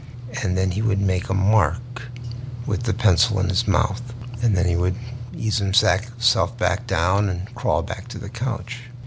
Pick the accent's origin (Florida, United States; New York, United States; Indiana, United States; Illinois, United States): Illinois, United States; Chicago; born there; Well, my story is actually when I was born in Cabrini Green